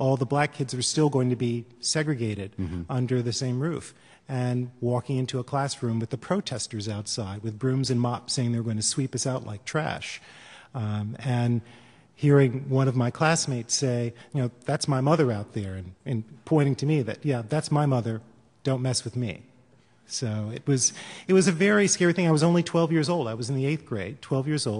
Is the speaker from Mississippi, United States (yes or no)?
yes; Mississippi, United States; And I think it's probably because of growing up in Mississippi and not really witnessing it firsthand